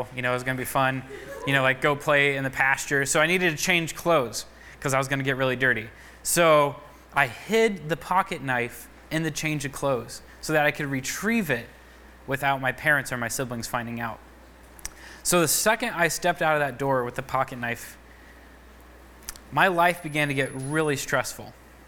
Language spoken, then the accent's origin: English; Michigan, United States; I'm a pastor from Michigan.